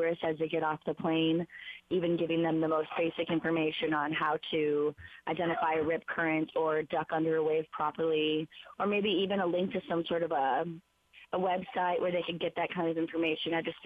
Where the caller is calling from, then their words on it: Hawaii, United States; I'm calling from Maui.